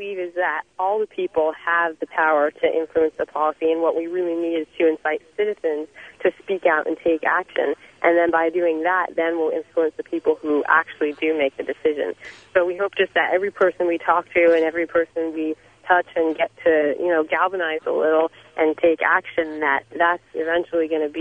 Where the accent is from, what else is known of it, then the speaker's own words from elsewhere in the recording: New York, United States; I'm actually from New York.